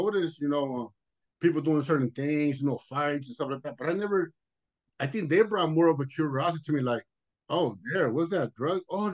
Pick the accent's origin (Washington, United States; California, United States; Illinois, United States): California, United States; Los Angeles; I grew up in Los Angeles. First I started off in South Central, down the street from my grandfather's house with your dad's. Went to school there. We went to school at South Park Elementary.